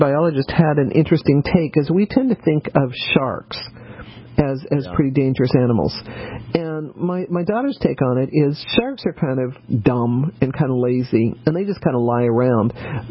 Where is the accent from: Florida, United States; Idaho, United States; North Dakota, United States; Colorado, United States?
Colorado, United States; growing up in Colorado, I sort of saw them.